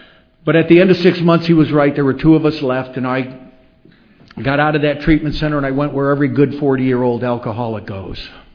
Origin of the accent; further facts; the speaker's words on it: New York, United States; I'm some Italian from New York in this meeting